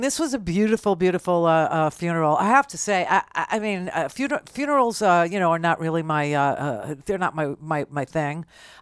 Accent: United States; It used to be like very fulfilling for me as an American.

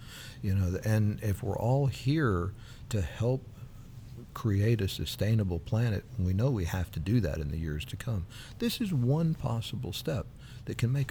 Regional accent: Texas, United States; Well, as I said, I grew up in Texas where there's not a lot of water

